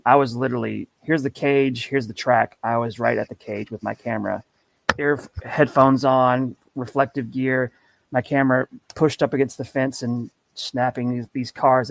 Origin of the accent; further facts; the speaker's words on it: the South, United States; I was around cars constantly as a kid growing up in the South